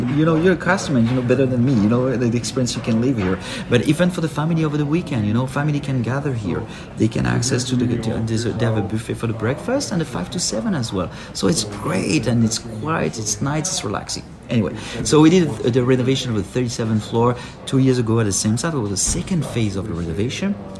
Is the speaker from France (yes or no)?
yes; France; now in Montreal, Canada; I'm original from France.